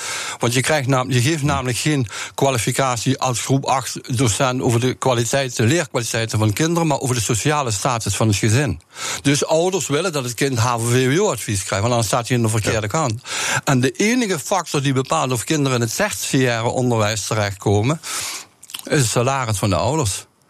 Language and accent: Dutch; Heerlen, Limburg, Netherlands; Ik kom van Heerlen.